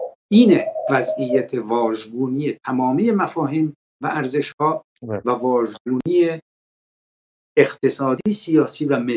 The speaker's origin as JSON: {"language": "Persian", "country": "Iran", "said": "من به عنوان یک ایرانی"}